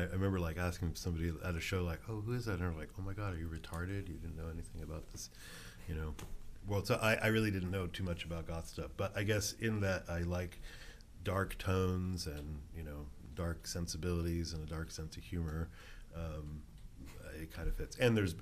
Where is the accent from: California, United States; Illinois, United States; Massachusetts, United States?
California, United States; Santa Cruz; where I was growing up in Santa Cruz, and started doing shows, you know, right about 15, 16 years old